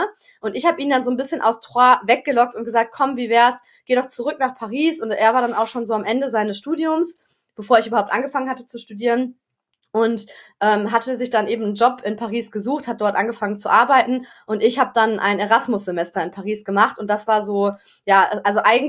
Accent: Stuttgart, Baden-Württemberg, Germany; now in France; Ah, und wir kommen beide also aus Stuttgart.

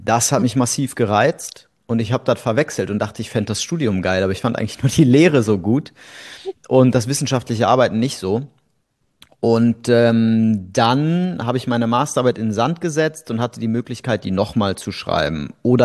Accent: Bonn, North Rhine-Westphalia, Germany; Naja, also ich komme aus Bonn, aus dem Rheinland.

